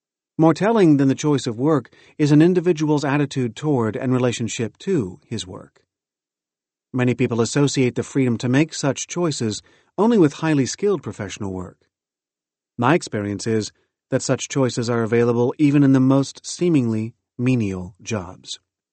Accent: Bronx, New York, United States; When I grew up in the Bronx, my friend Mark got a lot of pressure from his parents

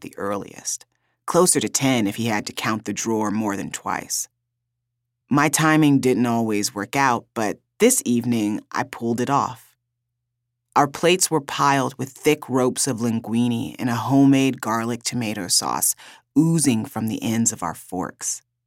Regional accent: Fort Wayne, Indiana, United States; She still lived in Fort Wayne, my hometown. We hadn't lived in the same city or the same house since I left for college 11 years earlier.

